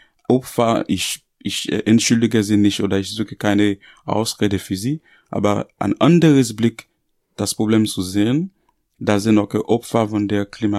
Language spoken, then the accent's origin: German; Port-au-Prince, Ouest, Haiti; German is a second language; fliehen sie zuerst in dem Land, also in großen Städten, zum Beispiel Port-au-Prince, wo ich herkomme.